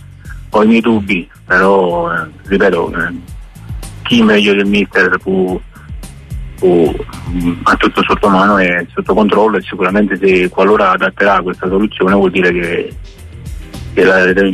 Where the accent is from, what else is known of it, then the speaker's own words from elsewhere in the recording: Naples, Campania, Italy; sono napoletano